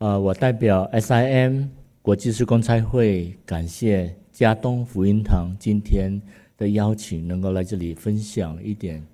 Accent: Indonesia; 我是来自印尼，然后印尼哪里呢？印尼的明丹岛，一个老婆，2个孩子，一男一女

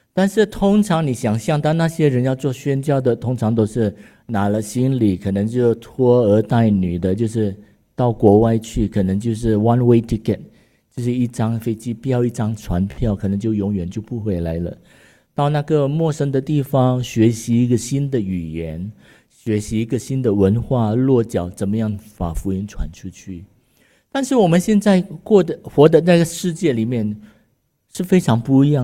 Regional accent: Indonesia; 我是来自印尼，然后印尼哪里呢？印尼的明丹岛，一个老婆，2个孩子，一男一女

